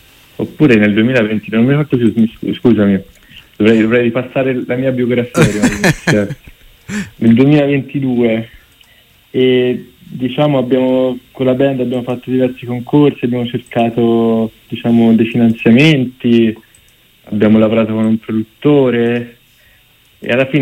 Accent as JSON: {"language": "Italian", "town": "Grosseto", "region": "Tuscany", "country": "Italy", "tie": "born or raised there", "also_born_or_lived": "Rome", "lives_now": "Milan, Italy", "said": "nato a Roma, però mia madre è romana. Sono nato a Roma e ho vissuto più che altro però a Grosseto, anche se poi sono tornato a Roma per studiare 6 anni fa e poi ora sono a Milano, però sono da pochissimo."}